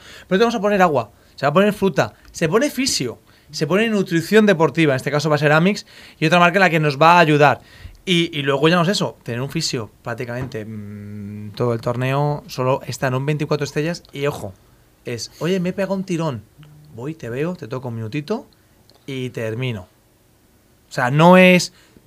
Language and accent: Spanish; Castilla-La Mancha, Spain; digo, soy manchego